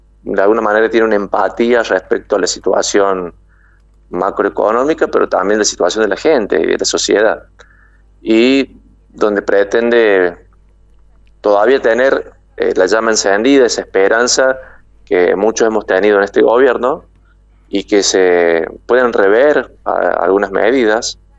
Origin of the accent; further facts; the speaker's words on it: Argentina; somos todos argentinos.